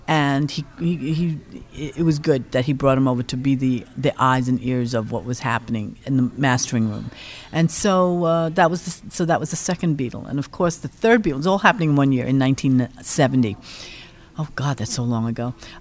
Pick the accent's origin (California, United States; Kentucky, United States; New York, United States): New York, United States; New York City; I was born in New York. I was born in Harlem. I was raised in Harlem, in Spanish Harlem.